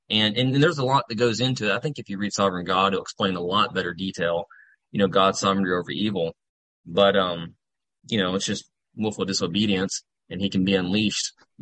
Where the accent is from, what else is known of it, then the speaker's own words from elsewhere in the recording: Maceo, Kentucky, United States; And I was at my house where I grew up in Maceo.